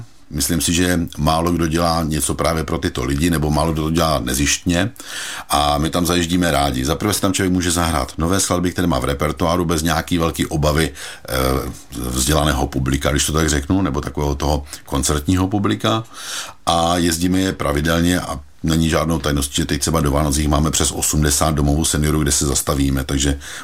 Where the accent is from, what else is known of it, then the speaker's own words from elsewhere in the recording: Opava, Moravian-Silesian Region, Czechia; also born or lived in Ostrava; now in Prague, Czech Republic; Já pocházím ze severomoravské Opavy